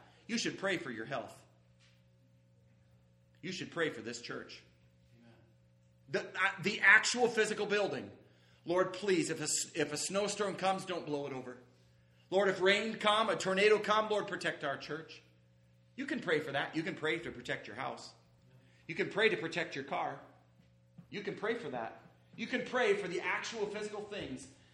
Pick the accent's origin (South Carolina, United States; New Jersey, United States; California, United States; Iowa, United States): Iowa, United States; I'm from Iowa, the great state of Iowa, so we call the night meal supper.